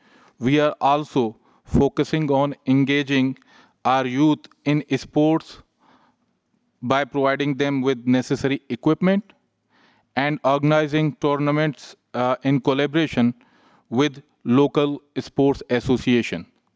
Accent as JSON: {"language": "English", "town": "Turbat", "region": "Balochistan", "country": "Pakistan", "second_language": "English", "said": "I'm from Turbat, Pakistan. I'm a mayor of Turbat. As one of my colleagues mentioned earlier, as a 34-year-old mayor"}